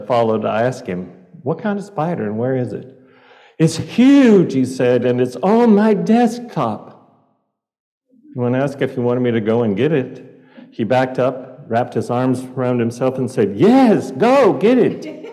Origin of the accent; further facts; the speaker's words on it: the South, United States; I grew up in the South, and every day was full of insects.